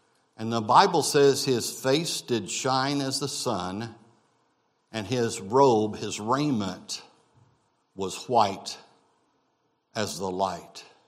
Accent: Missouri, United States; As you know, I came from Missouri.

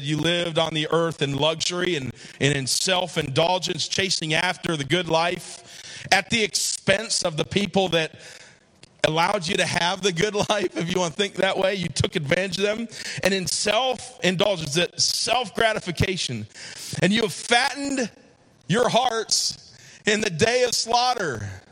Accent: United States; That's I'm an American, right? But I go to places all over the world.

